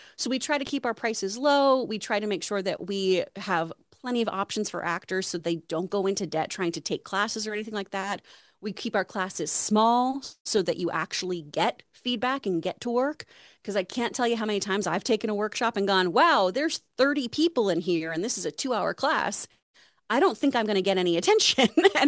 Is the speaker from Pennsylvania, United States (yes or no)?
no; The Woodlands, Texas, United States; accent: East Texas; I'm from Texas, so we hit that. I'm East Texas too, so I tend to talk more up in like my nose and head.